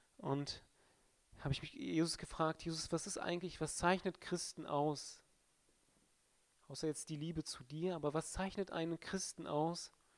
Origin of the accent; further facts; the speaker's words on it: Berlin, Germany; wir kommen aus Berlin, sind dort als Gemeindegründer unterwegs, in Ost-Berlin